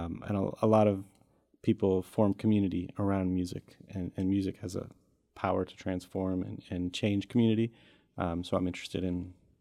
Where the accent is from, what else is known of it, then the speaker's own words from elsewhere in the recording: St. Louis, Missouri, United States; born there; also born or lived in Kansas / Boston, United States / Bloomington, United States; I was born in St. Louis. I spent many years in different towns in Kansas. And I spent 12 years in Boston, which is the longest I ever lived anywhere.